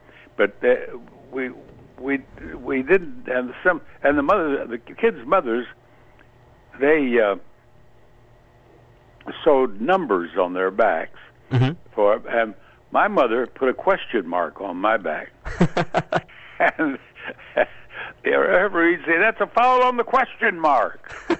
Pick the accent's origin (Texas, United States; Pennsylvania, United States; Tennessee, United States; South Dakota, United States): South Dakota, United States; also born or lived in Springfield, Missouri; Dakota, and then I went to high school and college in Missouri, Springfield, Missouri.